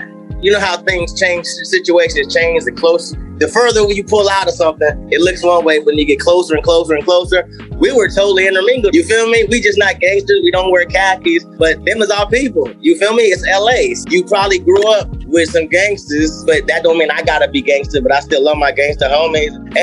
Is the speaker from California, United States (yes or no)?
yes; Compton, California, United States; born there; I was born in Compton, California.